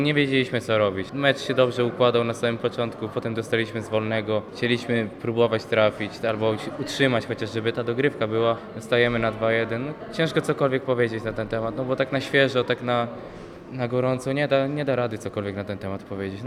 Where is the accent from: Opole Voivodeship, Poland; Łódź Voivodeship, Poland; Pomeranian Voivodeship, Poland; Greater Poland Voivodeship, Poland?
Pomeranian Voivodeship, Poland; Gdynia; Jest to moje rodzinne miasto, jest to mój dom w Gdyni i nie mam zamiaru na razie nigdzie się ulatniać stąd.